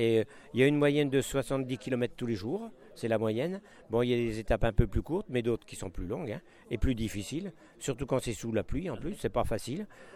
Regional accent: Moulins, Auvergne-Rhône-Alpes, France; born there; parce que je suis né à Moulins

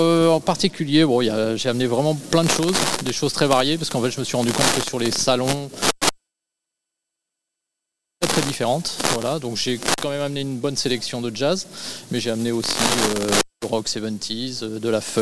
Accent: Tarbes, Occitanie, France; Moi, je viens de Tarbes.

